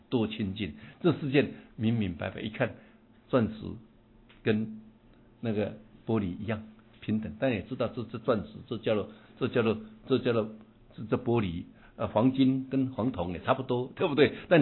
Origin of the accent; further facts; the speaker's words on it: China; 你看我们中国人蛮聪明的啊！